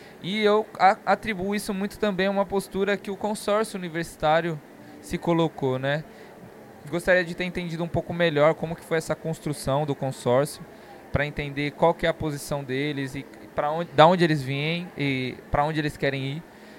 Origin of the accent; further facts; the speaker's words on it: São Paulo, Brazil; Eu sou de São Paulo e eu faço parte da Casa de Cultura Tainã.